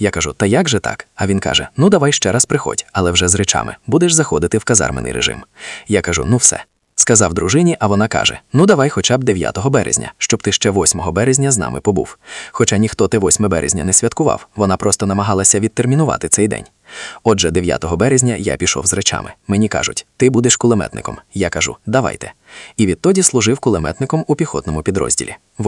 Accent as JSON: {"language": "Ukrainian", "town": "Kamianets-Podilskyi", "region": "Khmelnytskyi Oblast", "country": "Ukraine", "lives_now": "Kyiv, Ukraine", "said": "Я сам з Кам'янця-Подільського"}